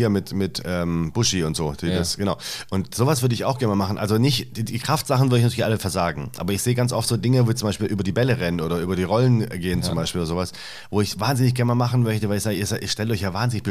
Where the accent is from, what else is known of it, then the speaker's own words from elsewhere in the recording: Reutlingen, Baden-Württemberg, Germany; da, wo ich aufgewachsen bin in Reutlingen, da war das ohnehin schwierig